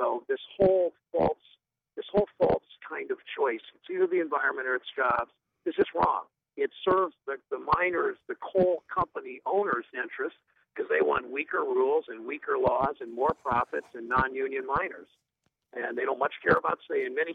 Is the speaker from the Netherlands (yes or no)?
no; United States; Where I grew up in Richland County working on a family farm.